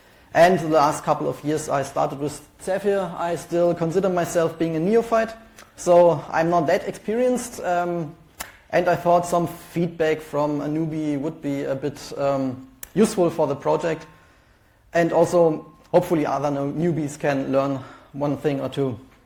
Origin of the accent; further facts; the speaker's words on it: Germany; English is a second language; from Germany.